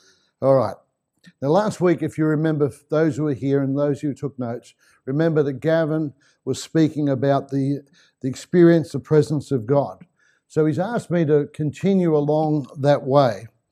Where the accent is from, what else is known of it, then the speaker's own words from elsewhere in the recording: England, United Kingdom; You know, I'm English and this is a beautiful day outside. If I was in England now, I'd probably be sunbaking outside